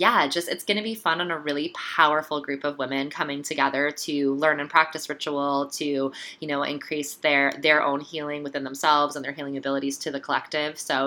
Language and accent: English; Toronto, Ontario, Canada; And I'm going to be heading to my hometown, Toronto